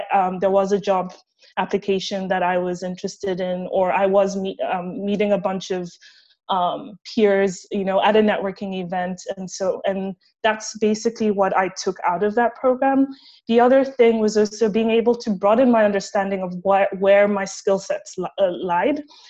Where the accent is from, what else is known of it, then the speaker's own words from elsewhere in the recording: Kenya; So I'm originally from Kenya, and my focus has been in food anthropology at the university.